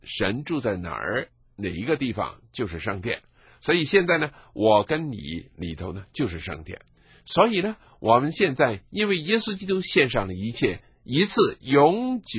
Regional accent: China; 我有些时候呢想起我们中国人呢有一些习惯呢，就表示了我们中国人的心态的

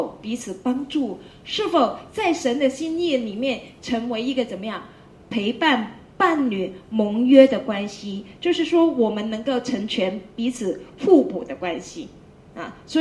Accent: Guangdong, China; accent: Cantonese; 我们广东话就是说你怎么唠叨啊，

